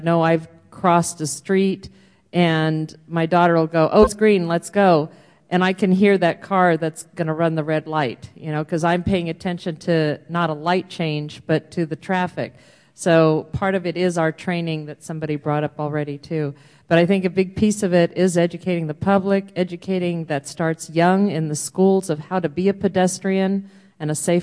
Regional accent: Merced, California, United States; from Merced.

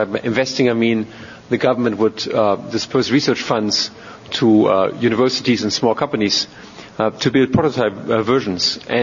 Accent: Germany; moved away as an adult; also born or lived in Pittsburgh; now in United States; My history is I grew up in Germany, got my various academic degrees in Germany, including a PhD, moved to Pittsburgh, Pennsylvania, to teach at a college called Carnegie Mellon University, and then 3 years ago moved to Stanford University

